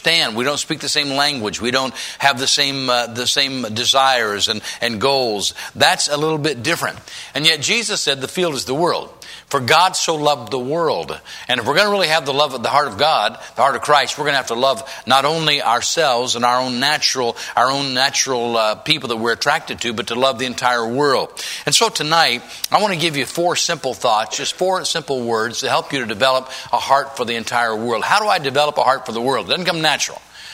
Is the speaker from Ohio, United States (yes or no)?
no; California, United States; now in Puyallup, United States; I'm from Southern California, man. This is like the dead of winter, you know, to me. this is like being in Alaska or something. But we actually have a home in Puyallup now